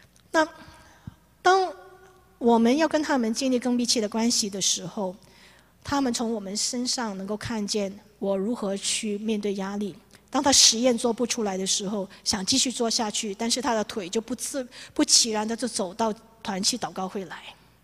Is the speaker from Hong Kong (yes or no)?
yes; Hong Kong; also born or lived in Taiwan; now in New York, United States; 我跟我先生都不是大陆背景的，我先生是巴西华侨，我是香港人哦。后来到台湾侨生，在台湾八年，然后到美国，到纽约读 graduate school